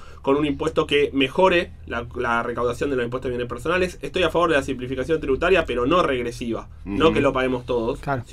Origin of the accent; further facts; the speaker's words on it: El Bolsón, Río Negro, Argentina; born there; como nací en el Bolsón, soy de River.